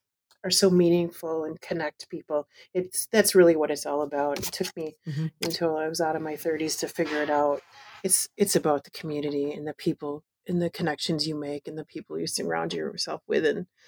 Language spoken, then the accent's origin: English; Columbus, Wisconsin, United States; My sisters and I grew up in Columbus, Wisconsin.